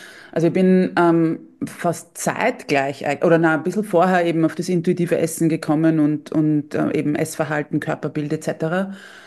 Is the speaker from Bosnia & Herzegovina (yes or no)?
no; Austria; Ich komme aus Österreich, wie man es möglicherweise hört.